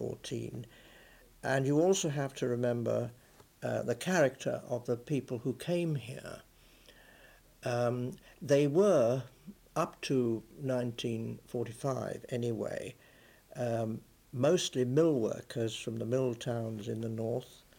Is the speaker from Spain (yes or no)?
no; Douglas, Isle of Man; born there; In my recollection during my childhood, because of course I was born in Douglas